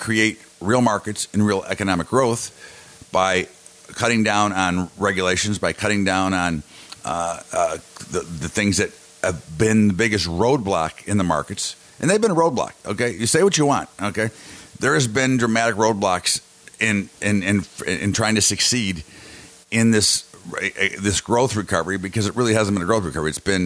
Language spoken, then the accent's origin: English; Chicago, Illinois, United States; I'm from the Chicago area.